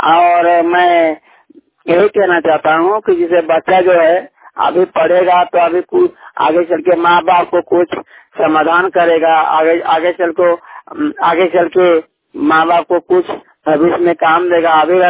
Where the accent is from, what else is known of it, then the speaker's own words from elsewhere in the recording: Jharkhand, India; झारखंड का रहने वाला हूँ, धनबाद मोरवानी का प्रतिनिधि हूँ।